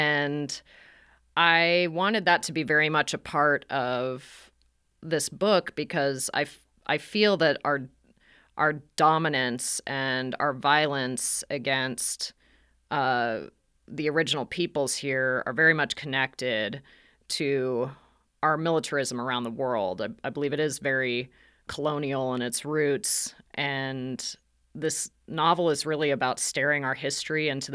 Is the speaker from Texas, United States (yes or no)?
no; Spokane, Washington, United States; So it's not too far from where I grew up in Spokane, which is in eastern Washington.